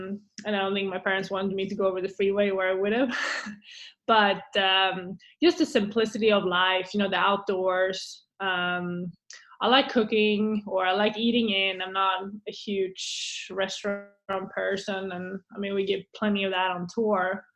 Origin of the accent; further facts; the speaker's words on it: Sweden; now in United States; But I guess it's just the Swedish in me